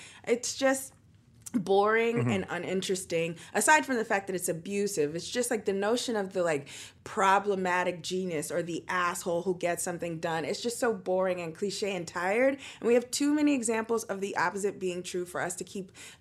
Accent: United States; I'm American. That's why I experience it Americanly.

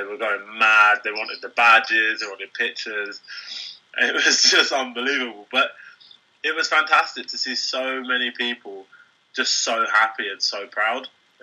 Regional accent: London, United Kingdom; coming from London, this is where during the Games was very different, you know. Growing up in London was realising no one talks to anybody there.

